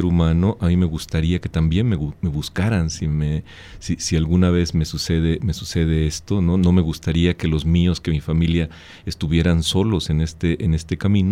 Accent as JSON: {"language": "Spanish", "country": "Mexico", "said": "es un símbolo de que nosotros como mexicanos no nos vamos a creer lo que decías"}